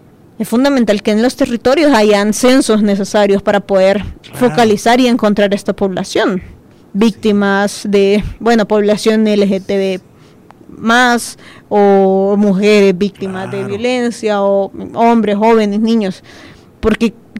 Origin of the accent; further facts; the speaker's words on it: El Salvador; que en realidad es lo que nosotros como salvadoreños en el territorio también hacemos con nuestro salario